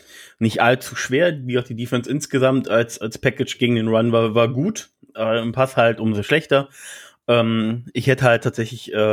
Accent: East Germany, Germany; Ja, als Ostdeutscher habe ich da halt eine schnelle Verbindung

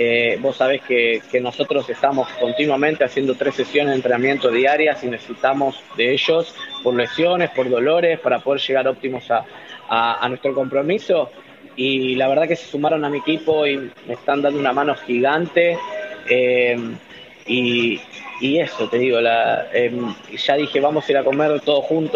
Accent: Argentina; accent: Argentine; No hablo como mexicano, hablo como argentino, pero con el español argentino...

